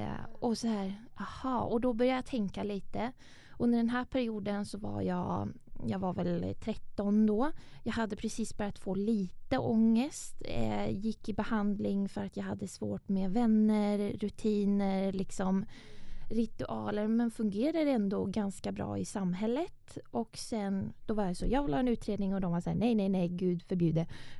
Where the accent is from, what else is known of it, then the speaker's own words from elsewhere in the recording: Stockholm, Stockholm County, Sweden; jag är 21 år gammal och jag kommer från Stockholm.